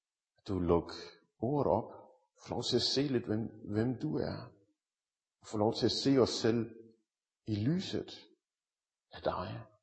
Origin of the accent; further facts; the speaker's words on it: Region of Southern Denmark, Denmark; Jeg er født og opvokset i Sønderjylland, så hvis I synes, at jeg snakker lidt mærkeligt, så er det derfor.